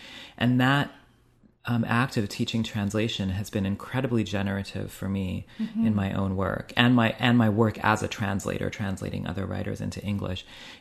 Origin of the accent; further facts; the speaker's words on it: Canada; also born or lived in England / India; And then when Pierre Trudeau opened the borders to Canada for South Asian immigrants, my parents and many others immigrated to Canada.